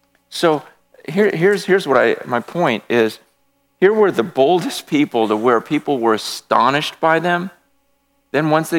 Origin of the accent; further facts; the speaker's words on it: Stockton, California, United States; I grew up in this area. I grew up in Stockton.